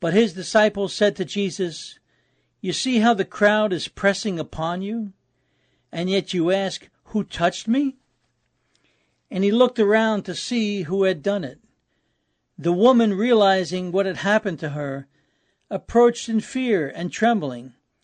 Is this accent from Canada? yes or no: no; New York City, New York, United States; I had a friend that I grew up with in New York City, and we were very close.